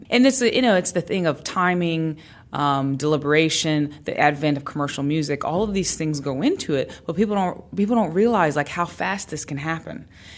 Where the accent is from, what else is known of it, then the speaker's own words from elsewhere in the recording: North Carolina, United States; this makes sense to me as a Southerner. And I realized that was my identity, is really, it's not a white or black or mixed person, is a Southerner, is a North Carolinian.